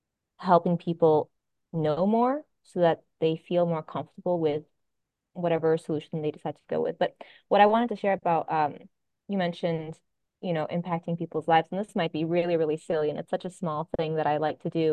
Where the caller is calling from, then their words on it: Chicago, Illinois, United States; I'm coming from Chicago. I moved here about 6 months ago, and that's, yeah, downtown Chicago.